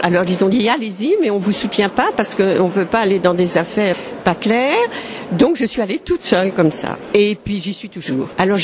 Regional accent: Le Mans, Pays de la Loire, France; also born or lived in Burgundy; Je suis une Bourgogne d'adoption, mais ça fait plus de 40 ans que j'y suis, mais je suis native du Mans.

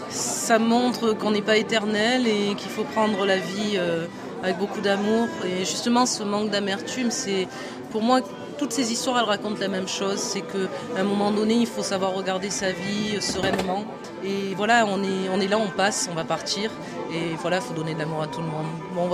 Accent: Marseille, Provence-Alpes-Côte d'Azur, France; born there; Je suis née à Marseille

